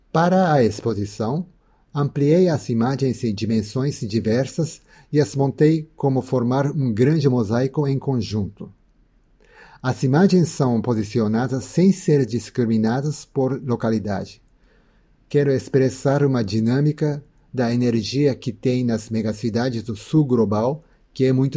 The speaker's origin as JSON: {"language": "Portuguese", "country": "Japan", "second_language": "Portuguese", "moved": "yes", "lives_now": "Brazil", "said": "Pelo meu nome e pela minha pronúncia de português, vocês devem ter percebido que não sou brasileiro. Pois é, sou um nato japonês residente por mais de 25 anos no Brasil."}